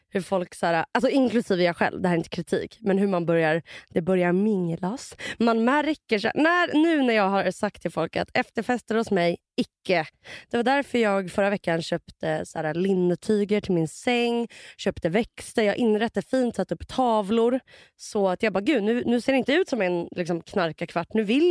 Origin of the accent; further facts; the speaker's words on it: Russia; Det är nog för att jag är ryss och du är tysk.